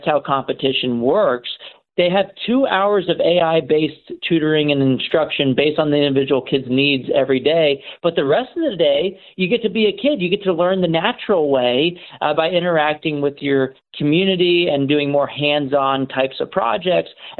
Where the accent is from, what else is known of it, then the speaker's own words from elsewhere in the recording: Texas, United States; So as a Texan, if Shapiro doesn't opt in, on behalf of my Texan fellow citizens